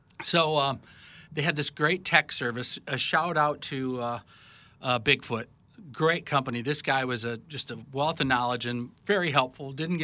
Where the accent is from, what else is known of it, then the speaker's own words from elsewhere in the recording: Reed City, Michigan, United States; I was in my hometown. Oh, okay. And of Reed City